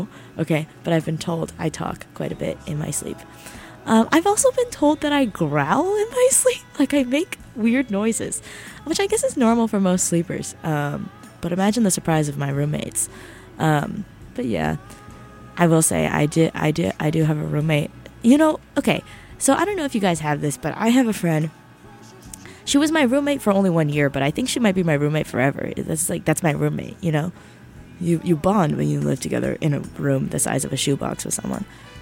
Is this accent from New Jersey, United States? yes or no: yes; New Jersey, United States; I'm famously from the state of tick. I'm from New Jersey.